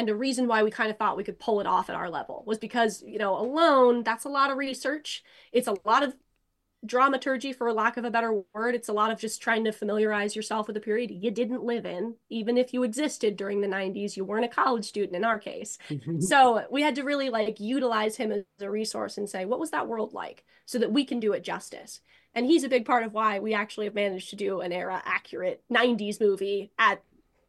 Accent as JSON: {"language": "English", "region": "Alaska", "country": "United States", "tie": "born or raised there", "said": "I grew up in Alaska. So up there, you can't go on a hike without people telling you how dangerous it is out there."}